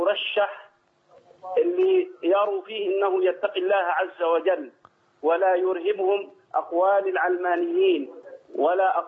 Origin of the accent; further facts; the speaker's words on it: Abu Tisht, Qena Governorate, Egypt; now in Saudi Arabia; انا احد ابناء قنا من مركز ابو تشي والعصبيات تقتلنا